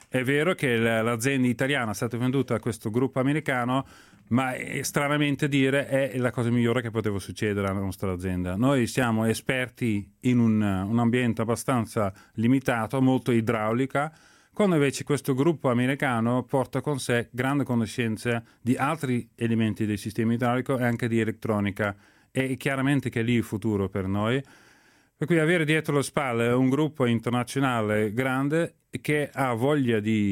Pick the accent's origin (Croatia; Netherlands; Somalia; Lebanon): Netherlands; Italian is a second language; now in Italy; Io sono olandese, sono venuto in Italia perché qui si può ancora lavorare nella manifatturiera